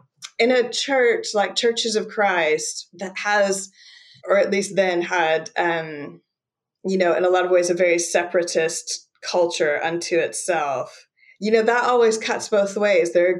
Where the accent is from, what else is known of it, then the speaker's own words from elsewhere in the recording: United States; now in United Kingdom; I'm in Cambridge in England. I've been here for over 18 years now, but I'm obviously not British. Well, I am British now. I'm a British citizen, but not originally. And so I grew up in the States in Churches of Christ.